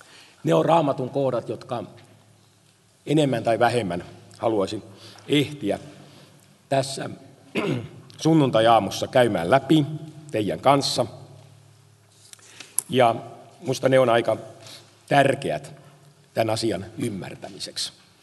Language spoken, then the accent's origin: Finnish; Turku, Southwest Finland, Finland; now in Nakkila, Finland; Mä olen kotoisin Turusta, mutta asustelen tätä nykyään Porin tietämillä Nakkilassa ja toimin pienen herätysliikkeen, rukolavaisen herätysliikkeen paimenena